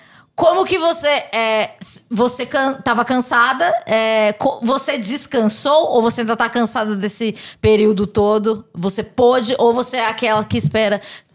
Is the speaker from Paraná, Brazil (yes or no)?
no; São Paulo, Brazil; Eu não sou uma pessoa preta, mas eu sou da periferia, eu sou do Capão Redondo.